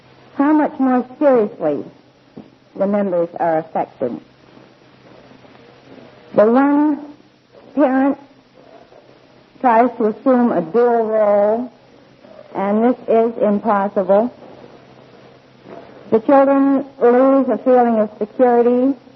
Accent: Milwaukee, Wisconsin, United States; I come from Milwaukee, Wisconsin, and you all know what we're famous for.

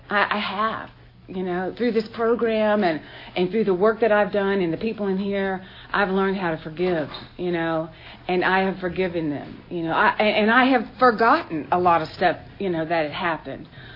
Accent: Fort Walton Beach, Florida, United States; born there; But anyway, I was born in Fort Walton Beach in a right next to a little fishing village called Destin.

